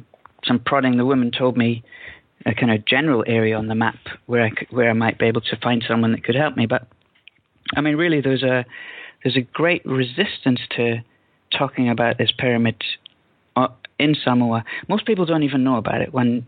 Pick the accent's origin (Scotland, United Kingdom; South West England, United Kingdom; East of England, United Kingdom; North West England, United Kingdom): Scotland, United Kingdom; Glasgow; And you know, I'm from Glasgow